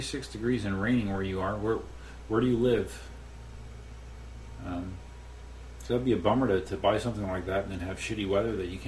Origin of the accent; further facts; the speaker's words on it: Pennsylvania, United States; whereas I grew up in Pennsylvania, hence why I am an Eagles fan.